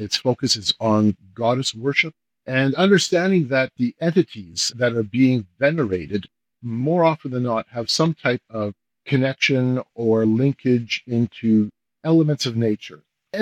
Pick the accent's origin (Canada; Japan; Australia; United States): Canada; As a Canadian, what happens in our national culture impacts us directly.